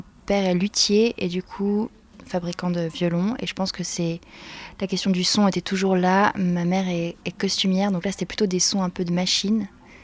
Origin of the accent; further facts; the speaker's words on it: Lausanne, Vaud, Switzerland; c'est la première fois que je viens à Utopie Sonore. Je viens de Suisse, de Lausanne. J'ai fait mes études dans un autre endroit en Suisse, à Fribourg.